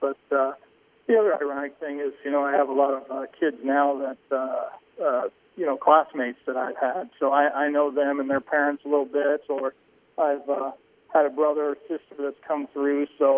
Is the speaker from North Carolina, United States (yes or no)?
no; Atlantic, Iowa, United States; Well, I grew up here in Atlantic, so I've been here quite a while, had a lot of the same teachers.